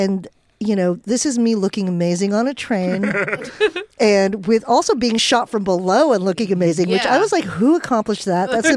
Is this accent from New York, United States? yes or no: yes; New York, United States; I'm a New Yorker. I'm born and raised here